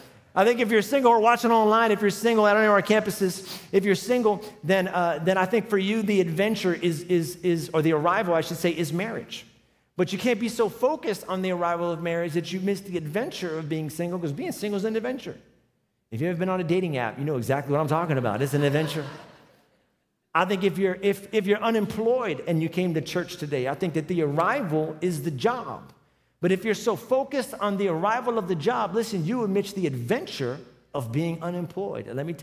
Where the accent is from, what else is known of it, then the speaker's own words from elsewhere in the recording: New York City, New York, United States; born there; now in Orlando, United States; I live in Florida. I live in Orlando, but I wasn't born here. I was born in New York City.